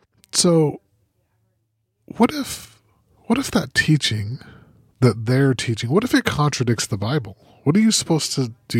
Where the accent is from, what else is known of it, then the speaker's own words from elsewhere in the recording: Salt Lake City, Utah, United States; you know that I grew up in Salt Lake City.